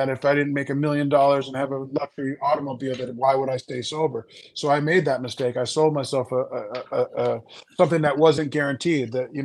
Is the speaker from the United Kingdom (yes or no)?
no; Ireland; that's from a guy who made a living off of being drunk and being Irish